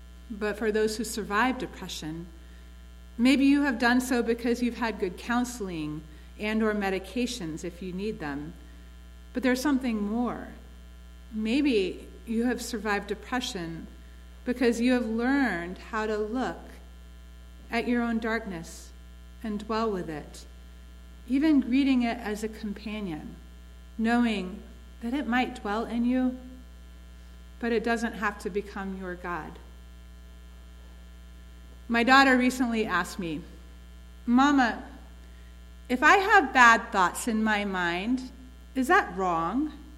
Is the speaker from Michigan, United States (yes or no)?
no; Atlanta, Georgia, United States; I am from the South, so we know how to shop for survival. Growing up in Atlanta